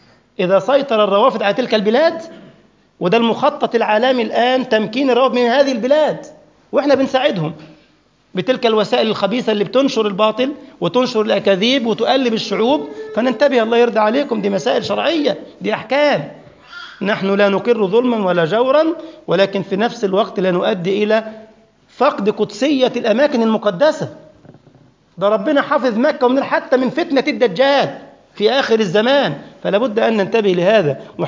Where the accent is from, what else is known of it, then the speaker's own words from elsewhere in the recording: Egypt; ده عندنا في مصر مش عارفين يقعدوا